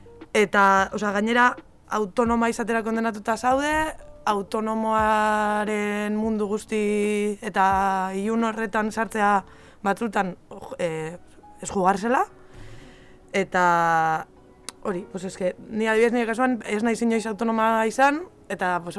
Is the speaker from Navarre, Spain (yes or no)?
no; Algorta, Basque Country, Spain; Algortakoa naiz